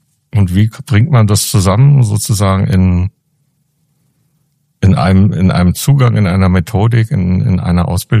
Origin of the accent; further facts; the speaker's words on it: Berlin, Germany; ich bin im sozialen Wohnungsbau aufgewachsen in Berlin in den 60er Jahren. Das war relativ sicher.